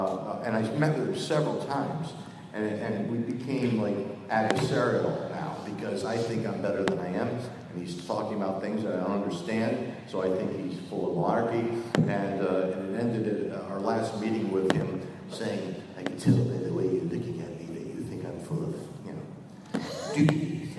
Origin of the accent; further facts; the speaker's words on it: Schenectady, New York, United States; because I was from Schenectady, so he'd like to make fun of the name Schenectady.